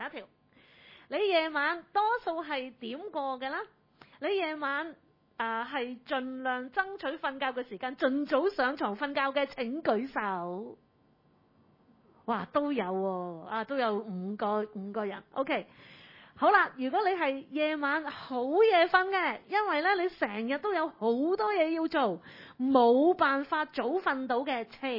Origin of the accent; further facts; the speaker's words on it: China; 我哋中国人都有呢个概念啦